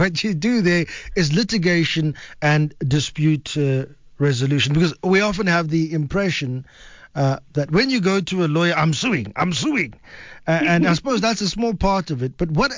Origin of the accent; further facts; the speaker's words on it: Pretoria, Gauteng, South Africa; I'm sorry, I grew up in Pretoria, you know.